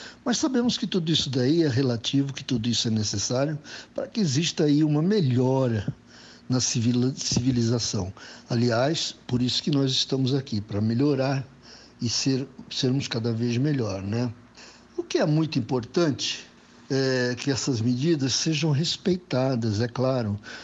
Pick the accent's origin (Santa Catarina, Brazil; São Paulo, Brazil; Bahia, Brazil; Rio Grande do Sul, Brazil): São Paulo, Brazil; Santos; Eu que sou de Santos, eu gosto muito de praia, né?